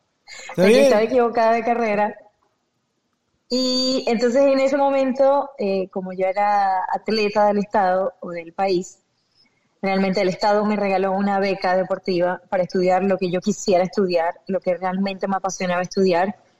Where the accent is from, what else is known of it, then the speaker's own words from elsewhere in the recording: Maracaibo, Zulia, Venezuela; also born or lived in Caracas; now in United States; Nací en Venezuela. Exactamente en Caracas, pero a los 3 años de edad mis papás me llevaron a Maracaibo y me criaron en Maracaibo.